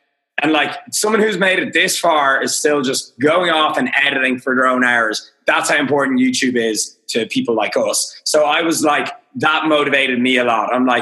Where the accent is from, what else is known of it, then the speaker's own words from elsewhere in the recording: Dublin, Leinster, Ireland; I'm Irish. I'm from Dublin. I live in Dublin.